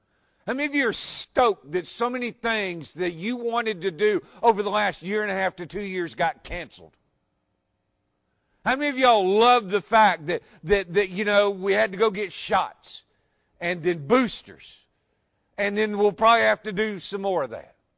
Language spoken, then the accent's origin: English; Mohawk, Tennessee, United States; When I go on vacation and people ask me where I'm from, and I say I'm from Mohawk, Tennessee, I get the same reaction y'all do.